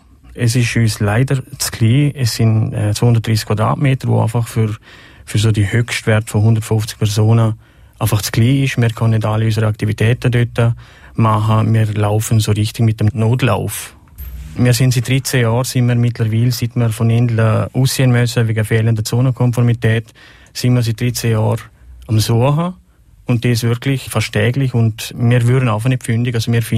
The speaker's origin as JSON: {"language": "German", "country": "Liechtenstein", "said": "die unseren Ansprüchen auch als Liechtensteiner Bürger entsprechen täten"}